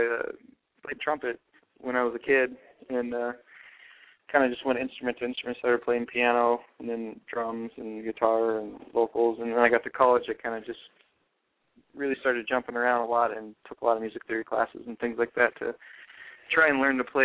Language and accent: English; Odessa, Washington, United States; In a farm town called Odessa, of about 1,100 people in the middle of a wheat field.